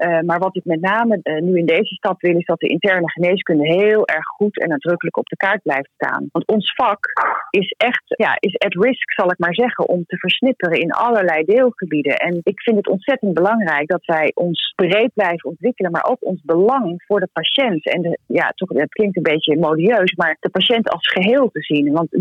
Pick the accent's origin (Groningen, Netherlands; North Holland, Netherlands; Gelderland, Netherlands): North Holland, Netherlands; Amsterdam; Maar wie weet joh, misschien onderschatten wij als Amsterdammers wel gewoon hoe leuk de rest van de wereld is.